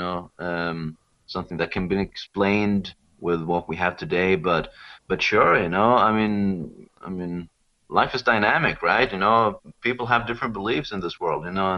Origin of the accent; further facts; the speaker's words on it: Sweden; English is a second language; where I'm from Sweden